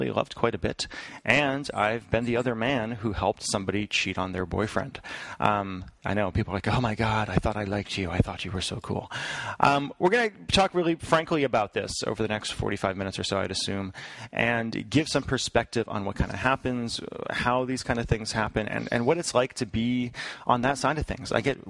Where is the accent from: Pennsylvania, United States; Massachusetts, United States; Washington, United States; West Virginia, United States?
Massachusetts, United States; I'm 34 now, and I grew up in Massachusetts.